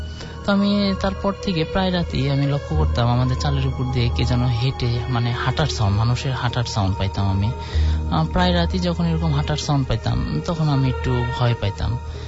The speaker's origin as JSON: {"language": "Bangla", "town": "Mirpur", "region": "Dhaka Division", "country": "Bangladesh", "said": "আমি মিরপুর থেকে এসেছি"}